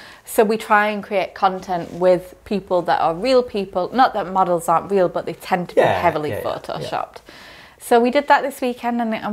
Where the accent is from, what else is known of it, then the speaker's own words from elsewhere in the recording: Wales, United Kingdom; No, we're from Wales.